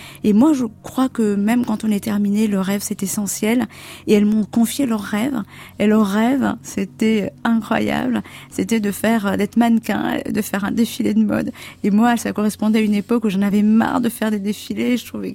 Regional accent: Comoros; born there; moi, je suis née aux Comores

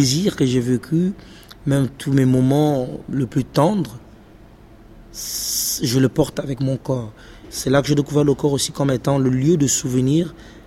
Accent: DR Congo; je partage aussi ces mêmes angoisses, ces mêmes inquiétudes en tant que Congolais

